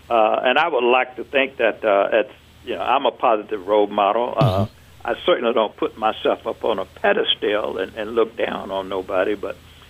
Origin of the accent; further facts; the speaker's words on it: South Carolina, United States; Absolutely. You know, I'm from South Carolina.